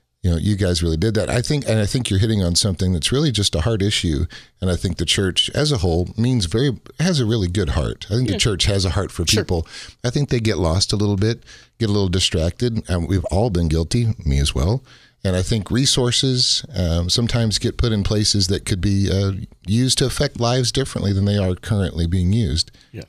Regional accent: San Antonio, Texas, United States; I've had an opportunity to watch Jim and Leslie do what they do in San Antonio. It was my hometown.

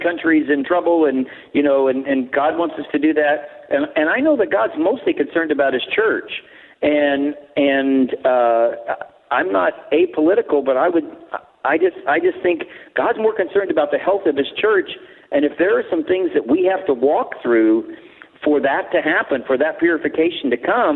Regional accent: Midwest, United States; I raised in the Midwest, and I'm an American all the way, you know, through and through.

